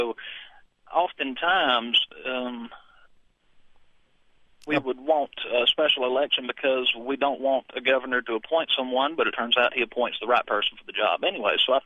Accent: Georgia, United States; I'm from Georgia

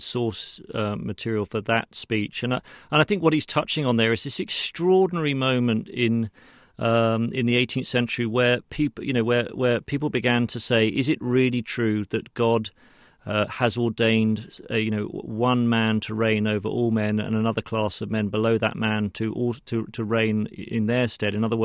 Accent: United Kingdom; I'm a Brit, but I'm half Australian

